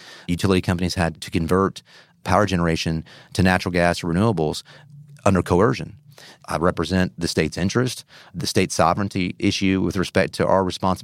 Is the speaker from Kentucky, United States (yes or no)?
yes; Kentucky, United States; so I grew up in Kentucky and spent most of my teenage years and through high school and into college aspiring to be a Major League Baseball player.